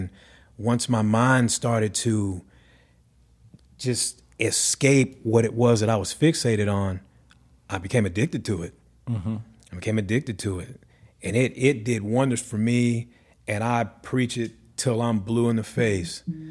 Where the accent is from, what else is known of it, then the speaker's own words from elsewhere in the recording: Arkansas, United States; Of course, I'm from Arkansas, and everything is either deep fried or it's just smothered in grease and fat.